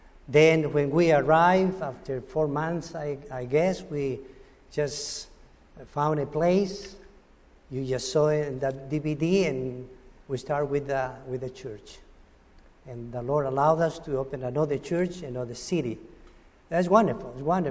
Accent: Peru; born there; English is a second language; moved away; also born or lived in United States / Spain; I was born in Peru, and the only thing I knew was speaking Peruvian. Then when I went to the States, I learned to speak English because in the Tennessean way.

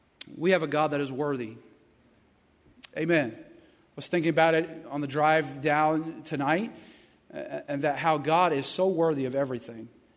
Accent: Clayton, North Carolina, United States; My wife and I, we came from Clayton, North Carolina, and they have that vinegar barbecue stuff. I just never got used to that.

